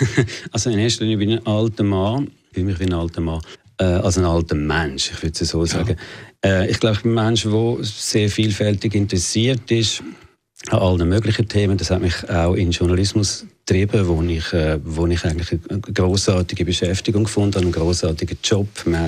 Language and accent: German; Oerlikon, Zurich, Switzerland; ich bin unter eher härteren Bedingungen, ein bisschen prekären Bedingungen aufgewachsen in Oerlikon. Ich bin dort ins Primarschulhaus Öpfelbaum gegangen. Meine Mutter ist eine französische Jüdin